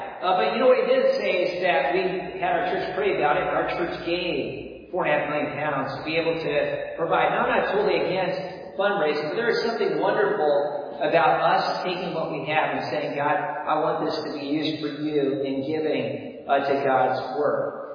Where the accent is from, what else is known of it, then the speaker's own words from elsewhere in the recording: Wisconsin, United States; And I tell them I'm from Wisconsin. My home church in Wisconsin was pastored by my dad.